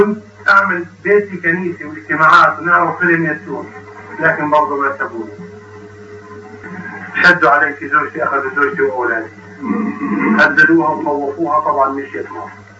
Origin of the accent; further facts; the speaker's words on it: Jordan; لانه اوسط قضيه عندنا في الاردن